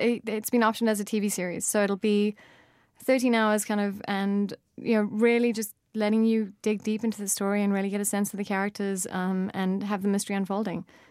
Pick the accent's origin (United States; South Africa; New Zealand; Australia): South Africa; I think as a South African, having seen South Africa misrepresented so horribly in all kinds of media